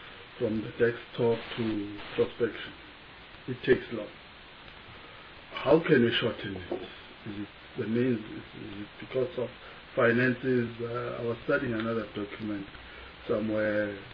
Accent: Kimindlovu, KwaZulu-Natal, South Africa; In my hometown in Kimindlovu, in KwaZulu-Natal, when I came back from Cape Town

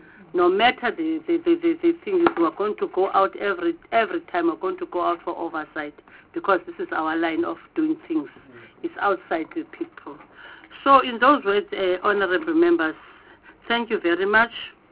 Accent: Eastern Cape, South Africa; I'm the chairperson of this committee. I'm from Eastern Cape.

